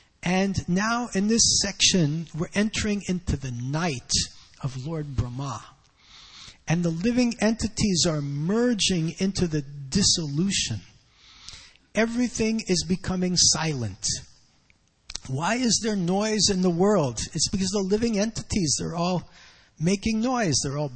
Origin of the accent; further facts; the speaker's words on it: New York, United States; Like in New York, I'm from New York.